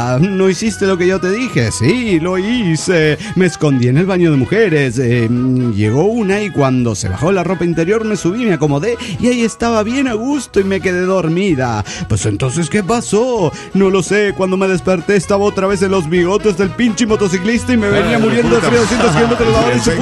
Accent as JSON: {"language": "Spanish", "town": "Guadalajara", "region": "Jalisco", "country": "Mexico", "said": "de Guadalajara, Jalisco, México."}